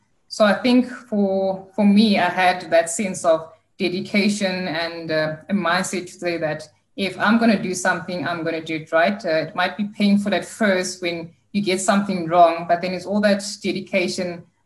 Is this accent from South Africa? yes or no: yes; Kroonstad, Free State, South Africa; I come from Kroonstad, which is a small town in the Free State